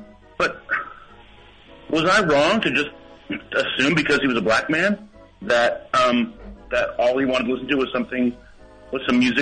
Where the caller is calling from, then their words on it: Indiana, United States; I'm calling from Indiana.